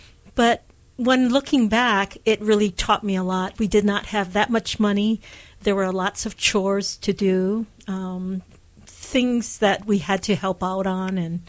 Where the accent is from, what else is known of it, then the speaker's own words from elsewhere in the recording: Honolulu, Hawaii, United States; Well, I grew up in Makiki, and I went to, I'm a Merino Spartan, and I went there from about kindergarten to 12th grade